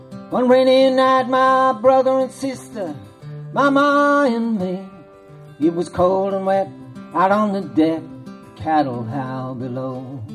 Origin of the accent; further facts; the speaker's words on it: Ireland; And from that, you can tell that I'm Irish, if not by my accent.